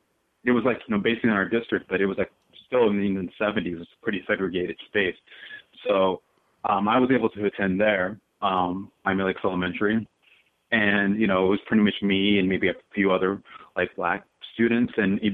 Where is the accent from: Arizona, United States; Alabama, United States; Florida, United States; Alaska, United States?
Florida, United States; Miami; Yeah, I'm from Miami, Florida.